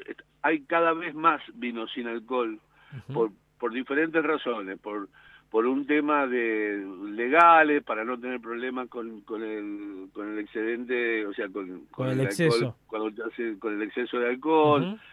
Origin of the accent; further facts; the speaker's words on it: Argentina; la verdad que como argentinos me parece que está muy bien lo que hemos hecho acá